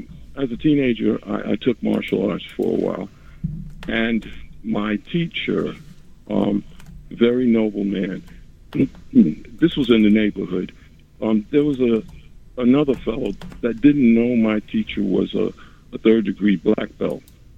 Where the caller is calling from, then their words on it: New York City, New York, United States; I'm calling from New York City.